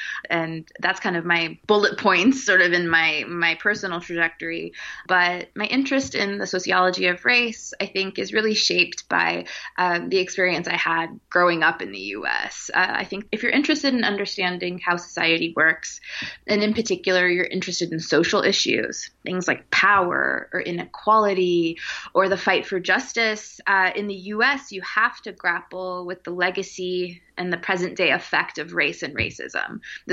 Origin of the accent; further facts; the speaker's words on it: Portland, Oregon, United States; also born or lived in New York City, United States / California, United States; So I was born in New York City. And at a very young age, my parents moved our family to Portland, Oregon. And that's where I grew up my whole life before going to the East Coast for undergraduate.